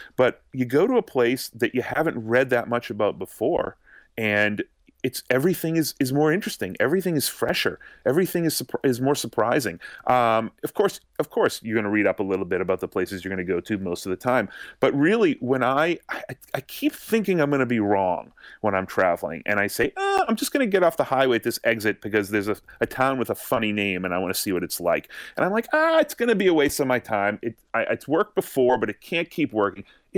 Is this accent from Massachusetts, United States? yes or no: yes; Massachusetts, United States; which I'm from Massachusetts, so I've certainly been on a tour like that.